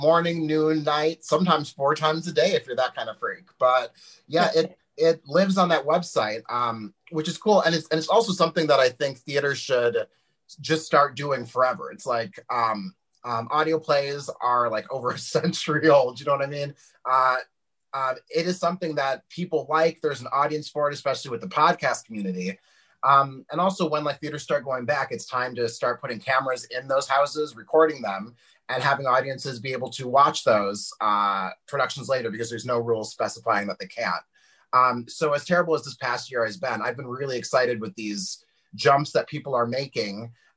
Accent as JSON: {"language": "English", "town": "Minneapolis", "region": "Minnesota", "country": "United States", "said": "Yes, you saw Minneapolis first. Yeah. I moved here for school years and years ago during the Bush years"}